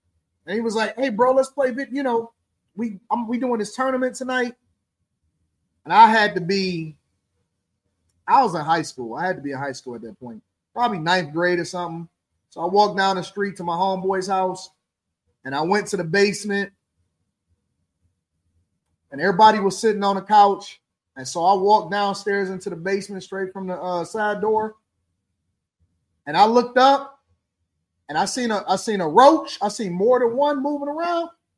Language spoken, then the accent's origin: English; Midwest, United States; I ain't even from the north. I'm gonna say the Midwest. I'm from the Midwest